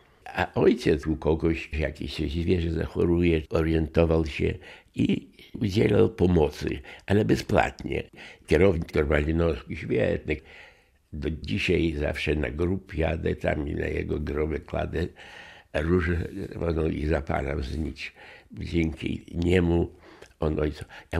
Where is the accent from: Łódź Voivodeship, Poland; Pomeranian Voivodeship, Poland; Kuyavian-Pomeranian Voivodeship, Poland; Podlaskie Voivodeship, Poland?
Podlaskie Voivodeship, Poland; Janów; Ja pochodzę z tych stron, z Białostoczyzny, z okolic Janowa, powiat Sokółka. I tam urodziłem się